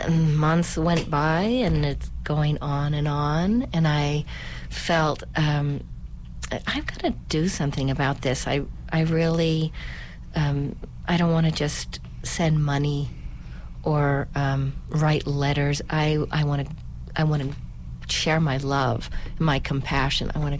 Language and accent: English; Arcata, California, United States; I'm from Arcata. I've been here since 2001.